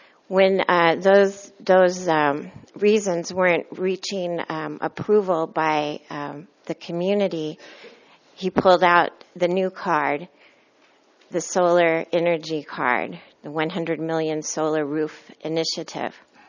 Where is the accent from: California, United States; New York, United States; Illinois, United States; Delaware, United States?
California, United States; Morro Bay; I'm from North Morro Bay.